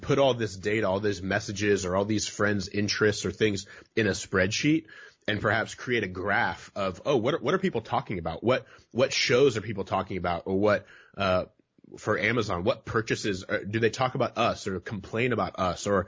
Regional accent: Fort Wayne, Indiana, United States; my wife and I will start the trek up north. We're both from Fort Wayne, Indiana.

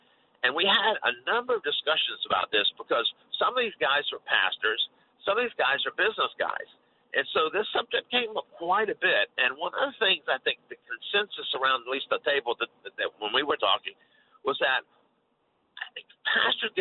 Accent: Florida, United States; Listen, I grew up in Florida

